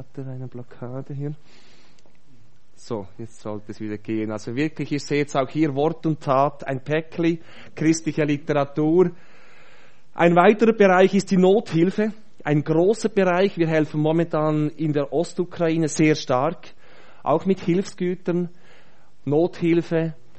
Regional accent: Wynau, Bern, Switzerland; Ich komme aus dem Oberaargau, aus Wienau. Das ist das letzte Dorf im Kanton Bern.

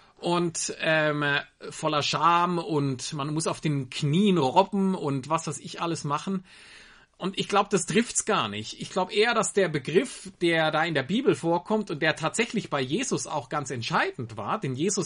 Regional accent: Germany; now in Switzerland; 3 Kinder und ich darf in der Schweiz leben als Deutscher.

